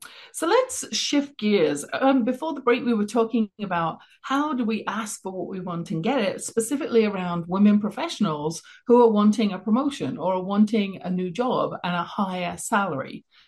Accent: England, United Kingdom; moved away as an adult; now in Canada; That's how I came from England to Canada, working for a British sales company

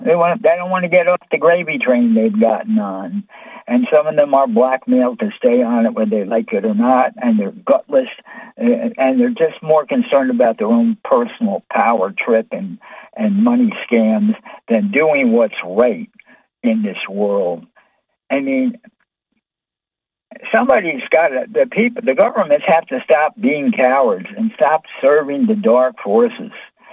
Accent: New York City, New York, United States; Hey, I'm from New York. York City

